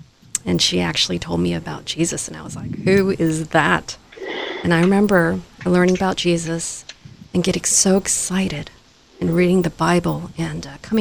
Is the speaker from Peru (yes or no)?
yes; Lima, Peru; born there; first language Spanish; English is a second language; also born or lived in Guatemala / Lebanon; I was born in Lima, Peru. And so my first word was actually in Spanish.